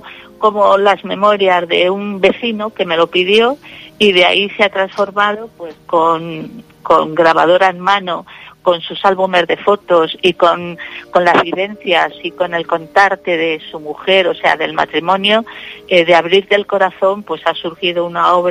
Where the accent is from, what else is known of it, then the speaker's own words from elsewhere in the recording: Alcázar de San Juan, Castilla-La Mancha, Spain; now in Alicante, Spain; Yo en el año 72, mi familia nos tuvimos que venir a Alicante. Yo soy de Alcázar de San Juan, porque no había y había que salir. Entonces salimos, nos vinimos aquí.